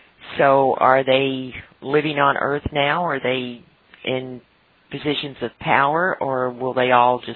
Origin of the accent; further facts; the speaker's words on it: New Orleans, Louisiana, United States; I'm from New Orleans, Louisiana.